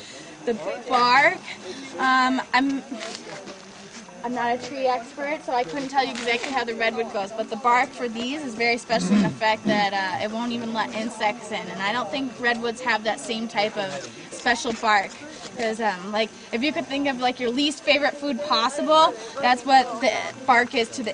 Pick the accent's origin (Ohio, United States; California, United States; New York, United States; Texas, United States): California, United States; San Diego; That's because I am from San Diego.